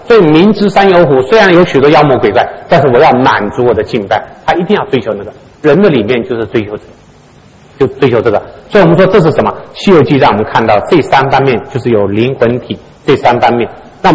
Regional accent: Taiwan; 我小时候在台湾的时候

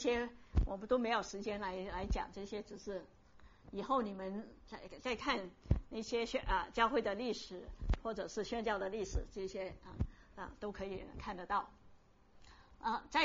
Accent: Macau; 我虽然是澳门的，可是我不懂我在澳门长大的，可是我不懂。

